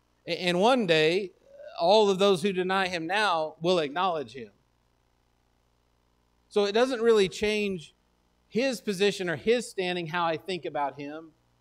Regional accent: Texas, United States; I mean, I'm from Texas. We all carry pocket knives.

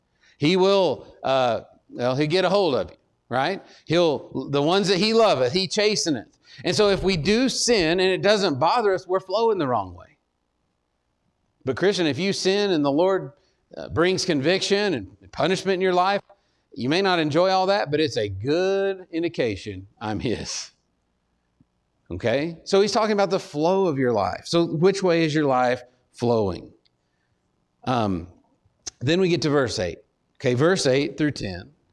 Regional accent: Texas, United States; I'm from Texas, so we struggle with all that.

